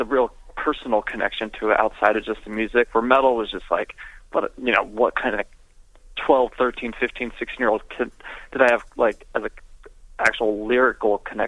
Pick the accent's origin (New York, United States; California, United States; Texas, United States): California, United States; Canoga Park; Anyway, so I'm originally from Canoga Park, California, in the valley.